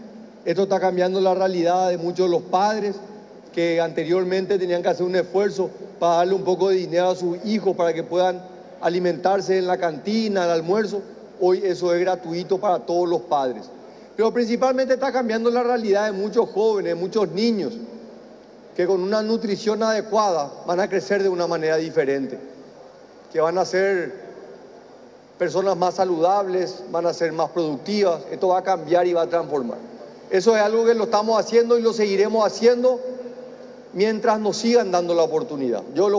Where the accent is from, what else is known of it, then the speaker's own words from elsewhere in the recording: Paraguay; me siento orgulloso como paraguayo, como colorado